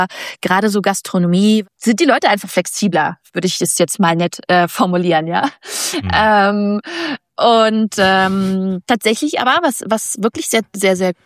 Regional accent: Berlin, Germany; ich komme ja aus Berlin

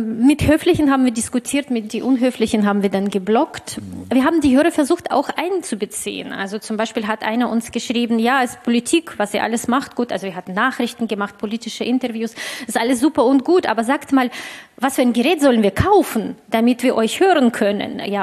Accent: Russia; für mich als Russin und Inhaberin des deutschen Passes und des russischen Passes

